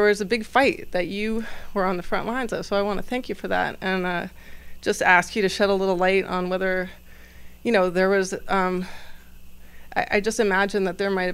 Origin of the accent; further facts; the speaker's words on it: New York, United States; I grew up in New York.